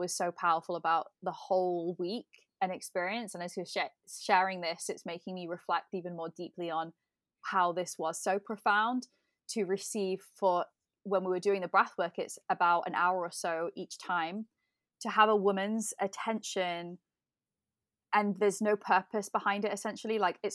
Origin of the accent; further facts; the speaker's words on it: England, United Kingdom; It was like growing up in England, it was a little bit more like a Victorian style.